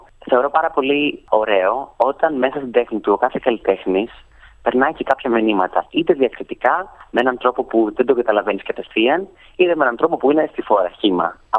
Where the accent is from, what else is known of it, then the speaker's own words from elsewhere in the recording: Crete, Greece; Κατάγομαι από την Κρήτη, είμαι 20 χρονών